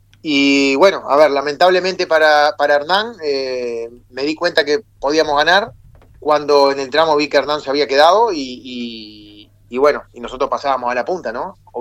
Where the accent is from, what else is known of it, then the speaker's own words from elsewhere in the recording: Uruguay; Y la verdad que somos corajudos los uruguayos